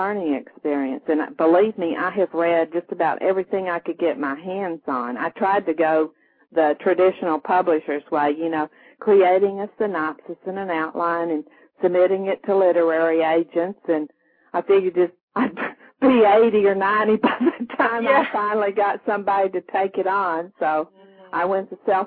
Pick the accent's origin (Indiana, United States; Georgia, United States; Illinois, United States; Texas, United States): Texas, United States; So you see, I mean, injustice isn't just limited to Alabama. It's in my home state.